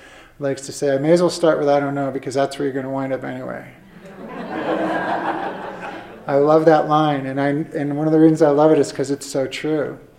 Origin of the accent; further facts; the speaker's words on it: New York, United States; I grew up in the Hudson Valley, and I got clean, and my earlier years of recovery were in the Albany area, which is, you know, another hour and a half north.